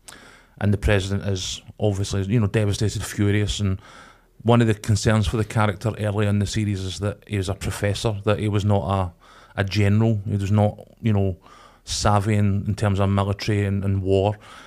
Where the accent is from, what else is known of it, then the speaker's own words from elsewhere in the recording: United Kingdom; this has been the disappointing aspect for me as a British citizen